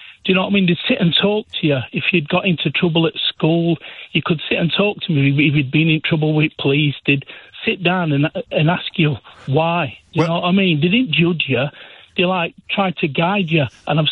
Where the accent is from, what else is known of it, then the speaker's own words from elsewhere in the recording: Sheffield, Yorkshire and the Humber, United Kingdom; I grew up in Sheffield, so in an area of Sheffield in the East End, Darnell, in the probably late 70s. Early 80s